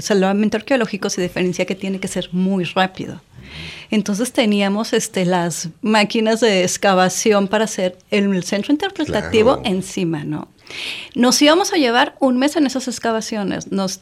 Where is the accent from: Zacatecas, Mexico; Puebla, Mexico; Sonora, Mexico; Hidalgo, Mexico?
Zacatecas, Mexico; moved away as an adult; now in Jalisco, Mexico; Y todo comenzó justamente porque yo soy de Zacatecas.